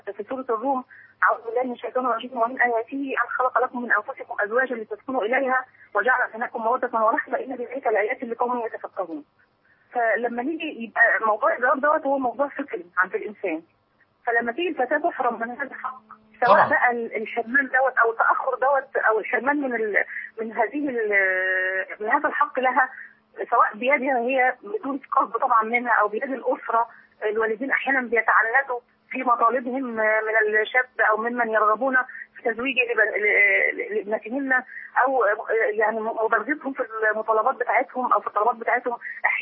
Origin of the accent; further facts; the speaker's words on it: Egypt; ده عندنا في مصر.